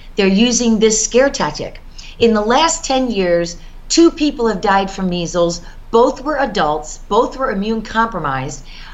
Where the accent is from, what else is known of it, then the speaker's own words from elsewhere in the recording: Michigan, United States; I'm from Michigan, Patrick, and I helped to form a group called Michigan for Vaccine Choice back in 1995.